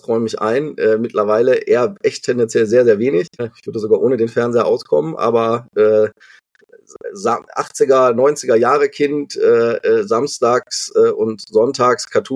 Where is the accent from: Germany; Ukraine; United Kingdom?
Germany; Wuppertal, North Rhine-Westphalia; also born or lived in Wülfrath / Ratingen; letztlich bin ich im Bergischen Land bei Wuppertal aufgewachsen, dann im Kreise Mettmann, in so einer Kleinstadt Wülfrath, später in Rating, das kennt vielleicht noch der eine oder andere, da ist der Flughafen Düsseldorf, im Düsseldorfer Umland